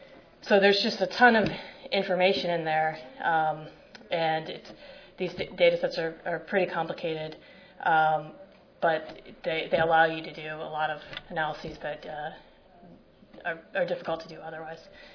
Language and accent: English; Portland, Maine, United States; I'm from Portland, Maine, and I work for a company called OnPoint Health Data.